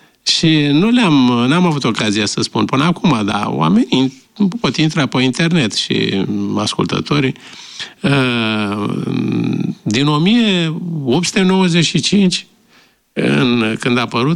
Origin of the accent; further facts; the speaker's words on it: Bucharest, Romania; Însă și eu am crescut în București, în Colentina, la casă.